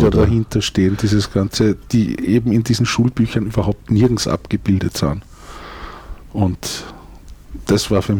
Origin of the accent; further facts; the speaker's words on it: Salzburg, Austria; also born or lived in Upper Austria; Ich bin nicht aus Wien. Ich bin gebürtig in Oberösterreich, aber dacht in Salzburg aufgewachsen.